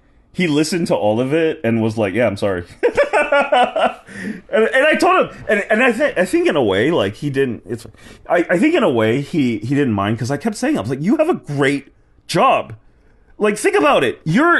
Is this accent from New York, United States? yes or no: yes; New York, United States; I'm just telling you why, like, I, as a New Yorker, feel like you guys have really let down New Yorkers.